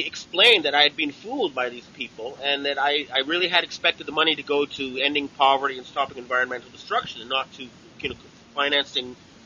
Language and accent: English; Canada; as a Canadian